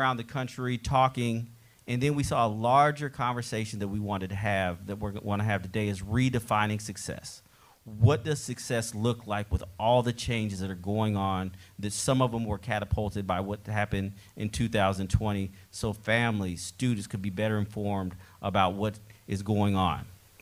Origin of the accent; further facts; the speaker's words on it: Arlington, Texas, United States; born there; I was born in Dallas, Texas, Arlington, right outside of Dallas. I'm in Texas, so I can say I was born in Arlington, where people know.